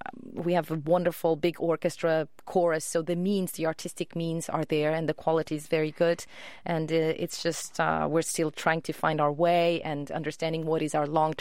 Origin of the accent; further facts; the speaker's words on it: Portugal; a lot of the musicians, this is in my hometown, we went to school together